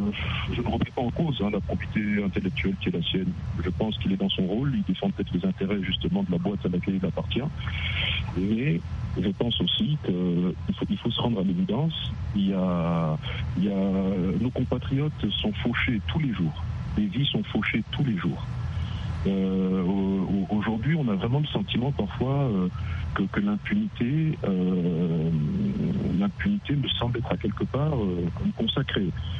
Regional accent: Central African Republic; Je suis centrafricain à part entière.

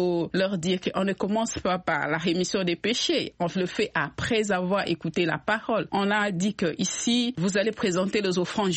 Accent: DR Congo; now in Washington, United States; mais en tant que Congolais

